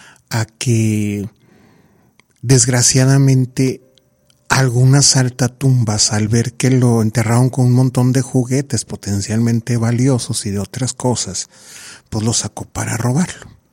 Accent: Durango, Mexico; los que somos de aquí de Durango

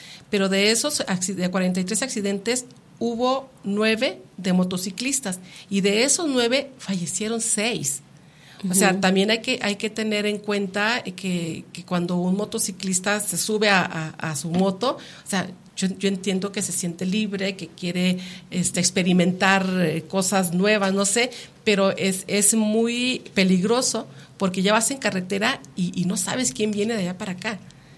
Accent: Mexico; también como mexicanos, yo creo que no estamos acostumbrados a...

